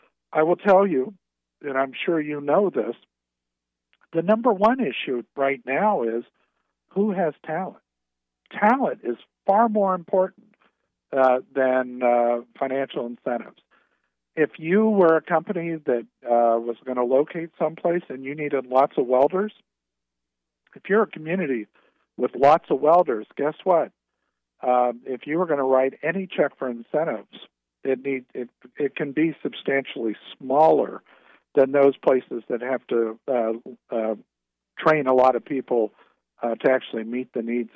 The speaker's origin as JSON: {"language": "English", "town": "Newark", "region": "Ohio", "country": "United States", "tie": "born or raised there", "said": "You know, let's take my hometown of Newark again. You know, in 1960, it was the lawnmower capital of the world. There were more lawnmowers made in Newark, Ohio, than there were any place else."}